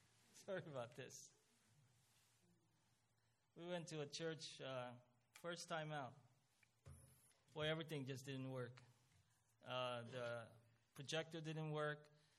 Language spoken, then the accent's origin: English; Philippines; Lord, I could always just minister here. Don't take me back to my home country in the Philippines.